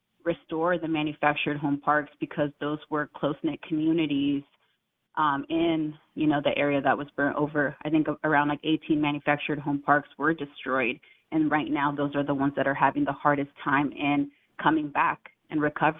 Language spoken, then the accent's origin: English; Talent, Oregon, United States; also born or lived in Phoenix, Oregon; being born and raised in this valley, growing up in Phoenix and Talent